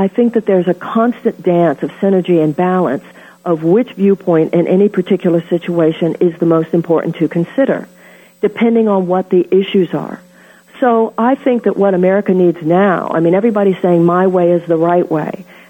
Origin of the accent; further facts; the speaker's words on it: United States; To me, as an American, I don't believe any group has a monopoly on truth.